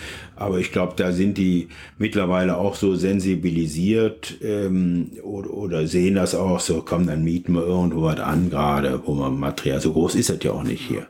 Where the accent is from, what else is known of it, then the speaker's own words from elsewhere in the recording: Leverkusen, North Rhine-Westphalia, Germany; Ich komme aus Leverkusen und das ist okay.